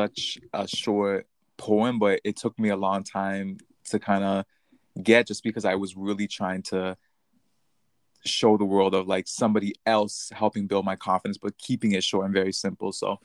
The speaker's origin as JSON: {"language": "English", "town": "Toronto", "region": "Ontario", "country": "Canada", "tie": "born or raised there", "said": "I am from Toronto, which is in Canada."}